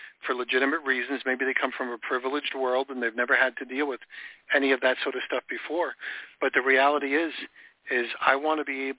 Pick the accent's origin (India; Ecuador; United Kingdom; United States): United States; New York; I didn't grow up in a rich family. I grew up in New York, which is a pretty tough place to grow up. And I spent a lot of time on Long Island